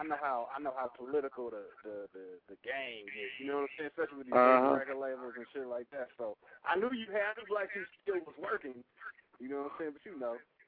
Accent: California, United States; So, yeah, I'm originally from the Bay. That is. So when you said Vallejo, that's my area, the Bay.

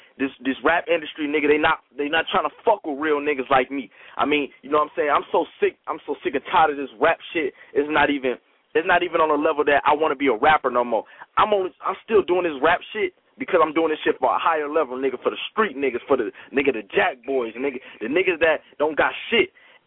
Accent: Detroit, Michigan, United States; I'm from Detroit, Michigan. Our thing is, nigga, you respect it or check it.

